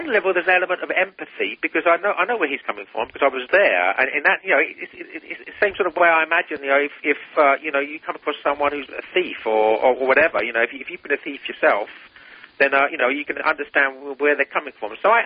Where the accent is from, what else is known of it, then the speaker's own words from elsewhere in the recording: England, United Kingdom; now in United States; my experience growing up in England in the 70s